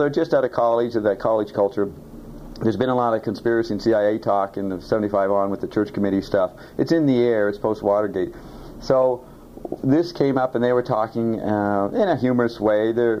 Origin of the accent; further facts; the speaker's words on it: Paris, Île-de-France, France; English is a second language; also born or lived in Canada; I was born in Paris, so I have a strange identity. I'm French, but then I had a landed immigrant status in Canada